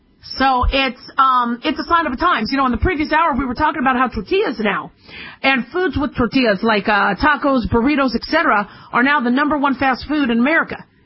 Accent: United States; All right, so I'm American, obviously, but my father came to this country. I have Russian, German, Austrian, Israeli.

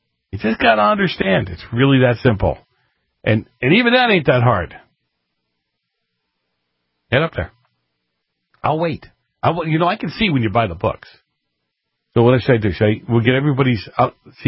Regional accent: Boston, Massachusetts, United States; Well, I grew up in the north end of Boston.

